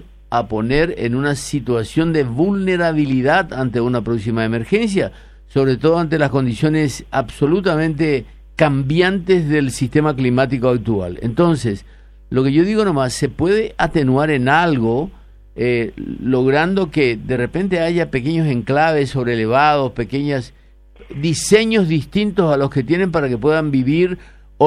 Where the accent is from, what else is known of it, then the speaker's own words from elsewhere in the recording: Paraguay; como paraguayos y sobre todo como habitantes de Asunción